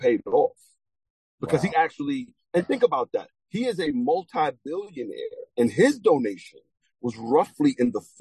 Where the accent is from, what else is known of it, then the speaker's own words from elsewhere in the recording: Brooklyn, New York, United States; but I'm from Brooklyn, and I don't trust a lot of them.